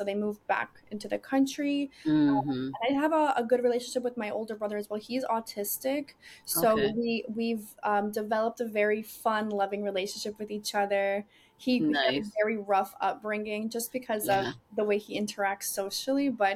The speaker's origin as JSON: {"language": "English", "region": "Florida", "country": "United States", "tie": "born or raised there", "also_born_or_lived": "Budapest", "said": "I'm from Budapest originally. Okay. And we lived in South Florida for the majority of my life. I grew up here in South Florida."}